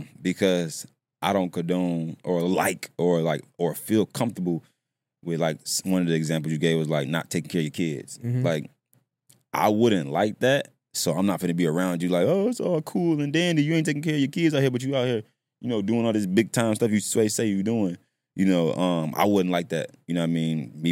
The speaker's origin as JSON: {"language": "English", "town": "Chicago", "region": "Illinois", "country": "United States", "said": "So, like, I came from Chicago, and it's, like, a different world out there."}